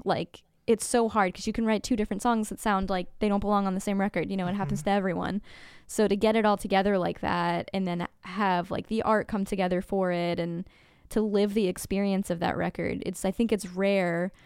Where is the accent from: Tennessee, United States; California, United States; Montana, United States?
California, United States; Sacramento; I grew up in California in Sacramento in the 90s.